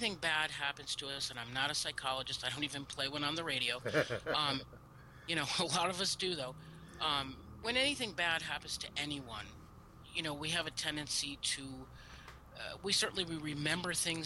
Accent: Cheshire, Connecticut, United States; Oh, okay. Well, I grew up in Cheshire, Connecticut, which is a little middle-class town.

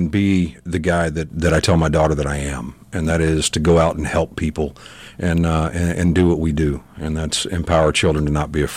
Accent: Houston, Texas, United States; I'm originally from Houston, Texas.

